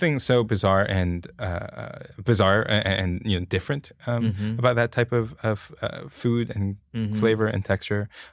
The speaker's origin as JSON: {"language": "English", "country": "Hong Kong", "said": "I'm a city boy from Hong Kong, yeah."}